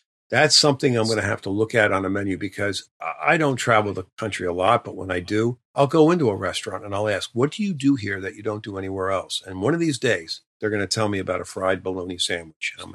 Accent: Troy, New York, United States; Well, I grew up, or I was born in Troy, New York, and they call it the capital city region.

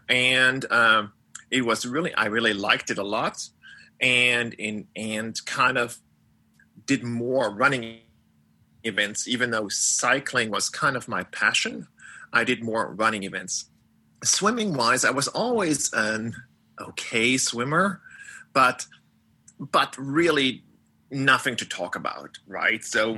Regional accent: Germany; moved away as an adult; now in United States; I grew up in Germany and lived there until I was 22 years old. I came over here as an exchange student in 87 and then kind of got stuck here.

